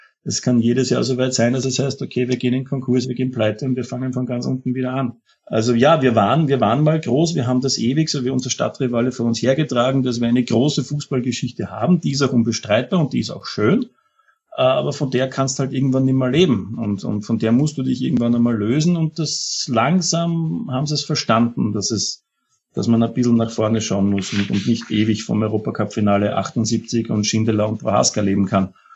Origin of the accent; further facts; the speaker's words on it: Upper Austria, Austria; born there; now in Vienna, Austria; also ich bin aus Oberösterreich gebürtig, wohne jetzt natürlich seit Studienzeiten über 20 Jahre schon in Wien.